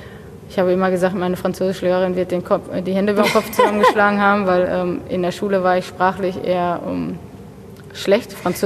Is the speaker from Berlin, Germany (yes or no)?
no; Bochum, North Rhine-Westphalia, Germany; Ich meine, ich bin in Bochum geboren. Ich habe auch noch nicht so viel wohnlich nicht so viel anderes gesehen. Ich bin tatsächlich auch immer in meinem Viertel so ein bisschen geblieben, auch wohnhaft.